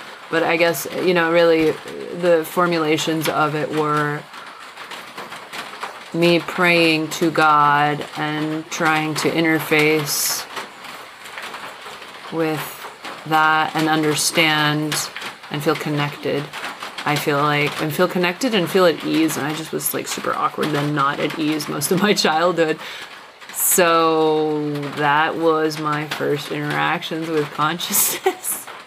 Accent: Las Vegas, Nevada, United States; I grew up in Las Vegas to immigrants from Germany and Austria, who had moved to the States in the mid-70s

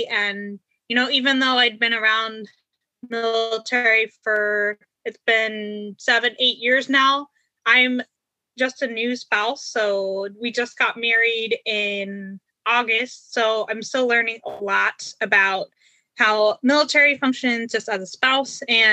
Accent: Kansas, United States; I'm from Kansas, so it was interesting for me, having lived really close to Fort Leavenworth

